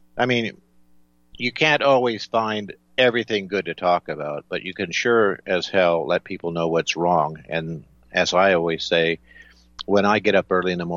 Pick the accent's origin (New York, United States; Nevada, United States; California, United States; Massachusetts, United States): Nevada, United States; Las Vegas; I remember growing up in Las Vegas.